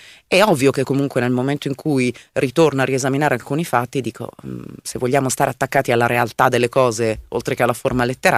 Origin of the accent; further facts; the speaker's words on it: Milan, Lombardy, Italy; Io sono nata e cresciuta a Milano, sono passata da quelle parti migliaia di volte